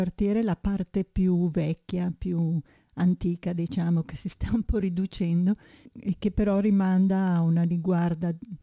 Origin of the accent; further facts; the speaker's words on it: Friuli-Venezia Giulia, Italy; now in Milan, Italy; io sono nata in Friuli, sono stata a lungo lì e poi sono venuta a Milano e ho abitato in moltissimi punti diversi della città. Abito a Niguarda dal 1990